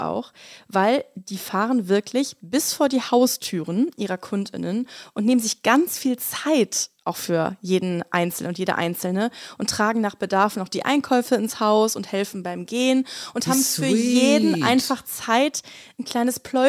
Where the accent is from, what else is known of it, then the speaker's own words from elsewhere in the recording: North Rhine-Westphalia, Germany; Ja, ich bin ja am Vorort aufgewachsen, Vorort von Köln.